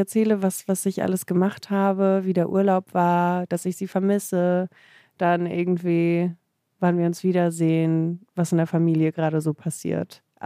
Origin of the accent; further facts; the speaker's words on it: Germany; born there; Ja, man spekuliert, dass ich gezeugt wurde in Russland und geboren in Deutschland.